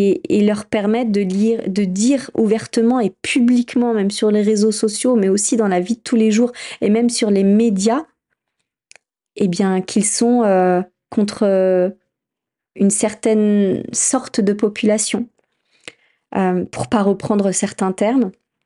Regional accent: France; je suis française.

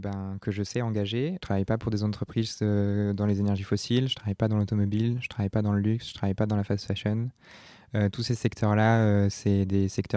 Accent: Nouvelle-Aquitaine, France; on a toujours habité à la campagne et donc au contact direct du vivant. Donc moi, quand j'étais petit, j'ai habité en Creuse notamment.

